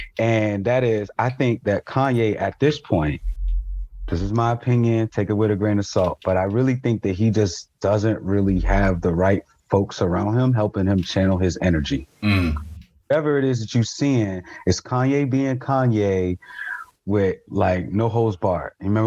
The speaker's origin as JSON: {"language": "English", "region": "Chesapeake Bay", "country": "United States", "tie": "born or raised there", "said": "And I grew up outside of the Chesapeake Bay. So I remember days of getting up 5:30, 6 o'clock in the morning."}